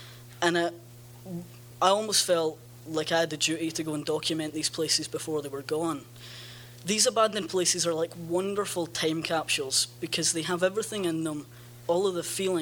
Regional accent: Glasgow, Scotland, United Kingdom; I grew up in Glasgow, Scotland. Glasgow's a really wonderful city.

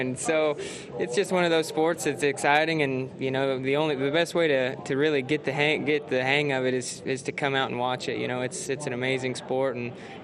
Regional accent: Walla Walla, Washington, United States; I'm from Walla Walla, Washington, and I'm 19 years old.

